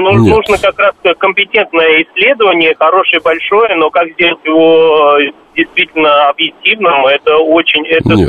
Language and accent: Russian; Moscow, Russia; born there; Да, я родился в Москве.